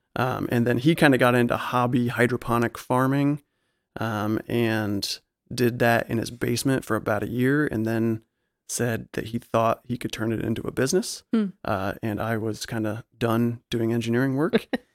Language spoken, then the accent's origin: English; Indianapolis, Indiana, United States; I grew up in Indianapolis. That's from Indiana.